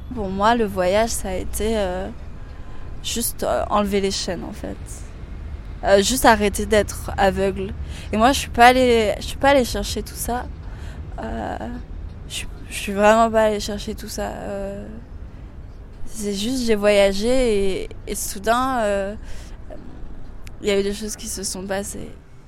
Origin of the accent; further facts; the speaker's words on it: Paris, Île-de-France, France; J'ai 23 ans … je viens de Paris